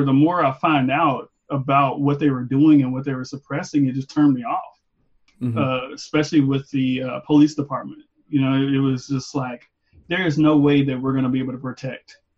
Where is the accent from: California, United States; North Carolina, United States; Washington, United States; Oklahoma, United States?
Oklahoma, United States; Tulsa; now in Memphis, United States; Yeah, well, I'm from Tulsa, Oklahoma, and just kind of by way living in Memphis right now.